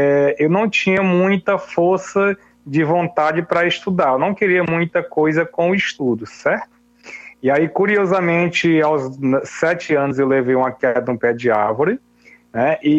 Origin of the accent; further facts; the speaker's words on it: Buriti dos Lopes, Piauí, Brazil; Eu morava no norte do estado, eu não sou de Teresina, né? Eu sou lá de Buriti dos Lopes, né?